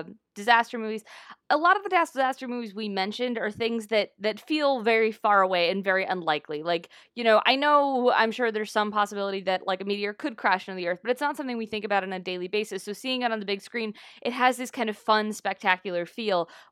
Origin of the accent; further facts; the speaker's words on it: Johnstown, Pennsylvania, United States; I grew up in Johnstown, and for those of you that don't want the history lesson, it's basically only known for flooding.